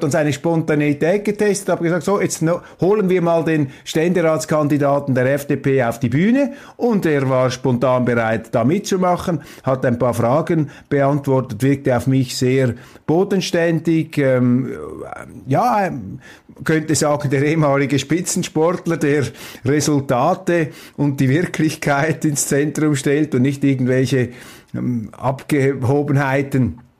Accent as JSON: {"language": "German", "country": "Switzerland", "said": "Ich muss Ihnen sagen, als Schweizer glaube ich, haben wir ein Interesse daran"}